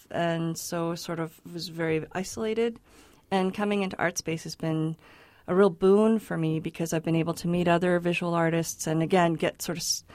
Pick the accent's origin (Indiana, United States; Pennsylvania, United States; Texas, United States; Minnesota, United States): Texas, United States; El Paso; Well, for me, I was born and raised in El Paso, but then mm-hmm. I went away to study art, and I stayed away for over 30 years.